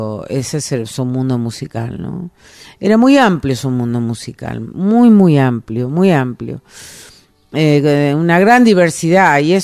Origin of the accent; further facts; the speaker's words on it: Villaguay, Entre Ríos, Argentina; born there; Nací en Villaguay.